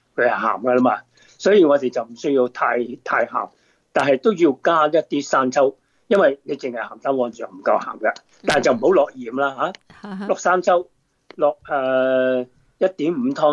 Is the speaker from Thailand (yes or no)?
no; Guangdong, China; 尤其是我哋廣東人唔中意食嗰啲白肉噶嘛、胸肉噶嘛